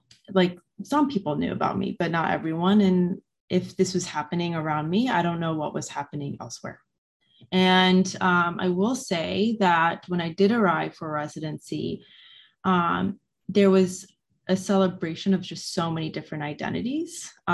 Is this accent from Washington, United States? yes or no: no; Chicago, Illinois, United States; this patient represented the community I grew up with in Chicago.